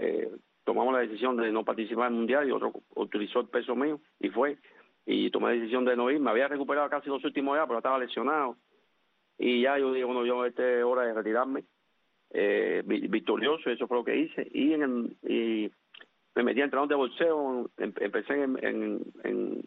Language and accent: Spanish; San Miguel del Padrón, Havana, Cuba; also born or lived in Guanabacoa; yo nací en Guanacoa, en La Fátima, pero me crié en San Miguel del Padrón, el Cabo Blanco, ahí en La Habana, un gran pueblo, una grande, grande, grande, grande gente que viven ahí, humilde.